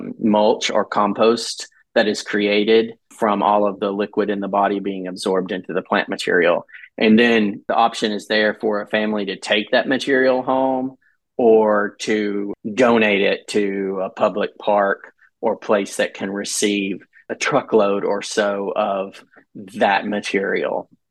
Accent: the South, United States; You know, I was raised in the South and taken to church as a form of socialization, because when you live like we did in the country without neighbors close to you

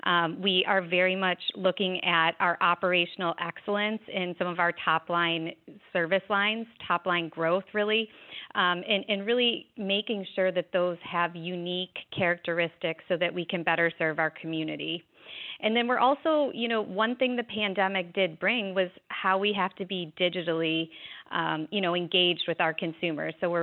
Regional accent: Chicago, Illinois, United States; also born or lived in South Florida; So I grew up in Illinois, in Chicago, in fact.

